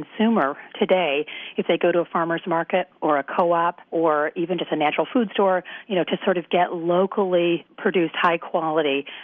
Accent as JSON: {"language": "English", "region": "Michigan", "country": "United States", "said": "being a Midwesterner myself, I'm originally from Michigan. You know, I'm back there quite often."}